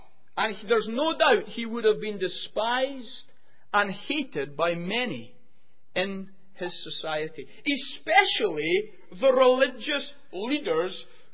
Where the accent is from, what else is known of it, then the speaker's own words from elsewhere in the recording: Scotland, United Kingdom; now in Northern Ireland; Now, I come from Scotland originally, but coming to you from Northern Ireland